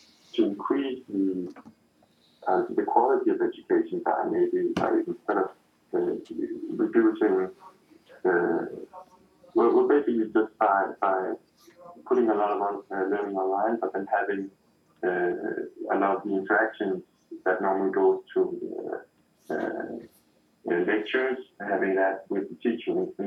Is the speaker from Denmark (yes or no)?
yes; Capital Region of Denmark, Denmark; now in Copenhagen, Denmark; I'm from Denmark. I live in Copenhagen, and I guess we get money to study in Denmark.